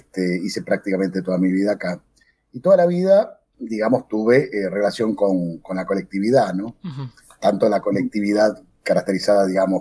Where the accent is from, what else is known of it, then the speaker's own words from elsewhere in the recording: Santa Cruz de la Sierra, Santa Cruz, Bolivia; born there; Particularmente a la ciudad de donde yo nací, que fue Santa Cruz de la Sierra.